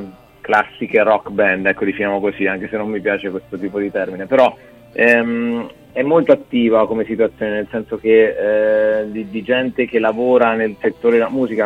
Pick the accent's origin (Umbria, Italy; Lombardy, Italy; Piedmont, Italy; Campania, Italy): Umbria, Italy; Perugia; born there; io e Diego siamo proprio nati qui a Perugia